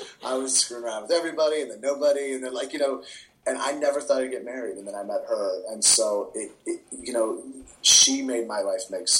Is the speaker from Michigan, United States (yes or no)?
no; California, United States; I grew up in the Bay Area theater community